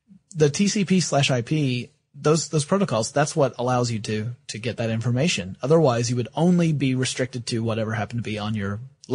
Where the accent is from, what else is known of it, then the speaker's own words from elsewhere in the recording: the South, United States; I was brought up in the Bible Belt.